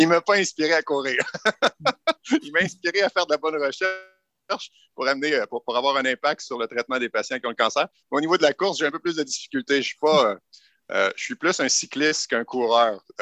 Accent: Saint-Jérôme, Quebec, Canada; j'ai grandi dans les Laurentides, dans le village de Saint-Jérôme. À l'époque, c'était un village. Maintenant, c'est rendu une ville, une banlieue pratiquement. Mais à l'époque, c'était un petit village.

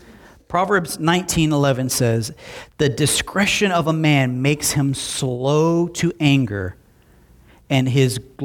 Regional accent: Alabama, United States; I'm from Alabama, you speak in my language.

